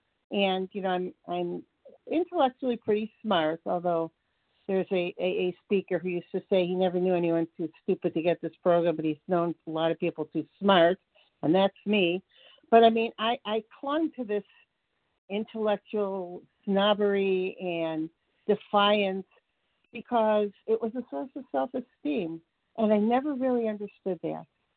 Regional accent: Georgia, United States; I'm from Georgia.

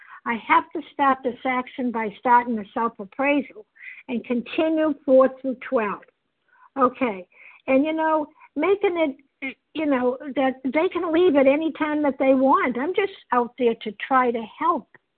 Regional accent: Massachusetts, United States; I'm a compulsive overeater, and I'm from Massachusetts.

